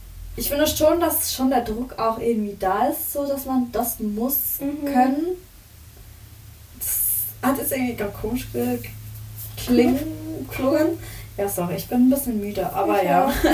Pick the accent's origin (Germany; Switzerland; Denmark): Switzerland; Ihr wisst jetzt, woher wir kommen. Wir kommen jetzt aus der Schweiz.